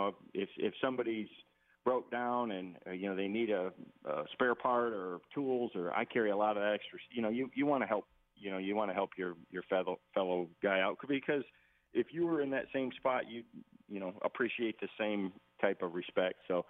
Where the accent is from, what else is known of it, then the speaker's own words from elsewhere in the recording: Michigan, United States; Well, I grew up in Michigan, and I've fished the Great Lakes my whole life